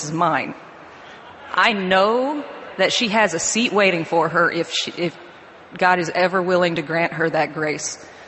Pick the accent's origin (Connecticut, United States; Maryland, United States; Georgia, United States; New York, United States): Maryland, United States; So, like you said, I'm in the Navy. I grew up in Western Maryland.